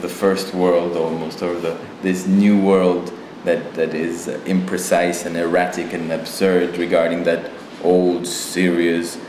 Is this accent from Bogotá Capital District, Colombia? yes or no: no; Cali, Valle del Cauca, Colombia; And yeah, the salsa also has this moment of celebrating Cali, my hometown.